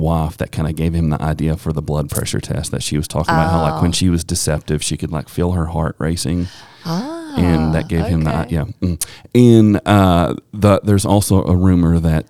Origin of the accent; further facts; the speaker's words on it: Pound, Virginia, United States; growing up in Pound, Virginia, there were some barriers to entry.